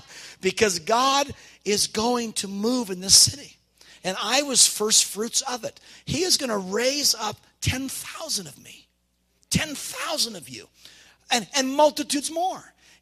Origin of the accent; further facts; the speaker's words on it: Yakima, Washington, United States; I was first fruits of Yakima. I was a son of the city. I'm a son of the city, man. I was born here. My grandpa was raised here, city council.